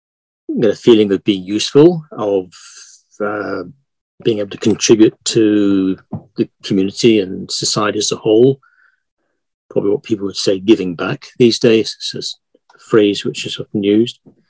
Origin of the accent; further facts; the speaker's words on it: Belfast, Northern Ireland, United Kingdom; born or raised there; also born or lived in London